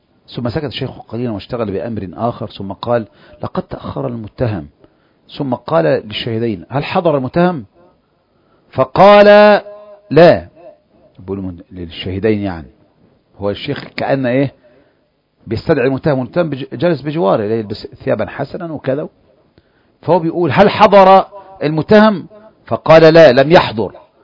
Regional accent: Egypt; وكلنا كمصريين نعرف هذا

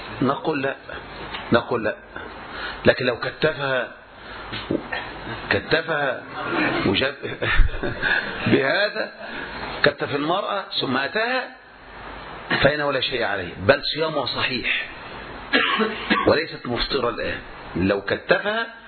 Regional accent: Egypt; بل عندنا في مصر يقولون مثال، يقولون إيش مثل

